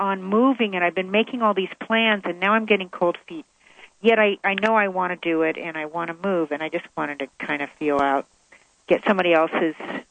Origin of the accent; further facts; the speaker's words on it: Los Angeles, California, United States; Oh, I'm sorry. I'm from Los Angeles.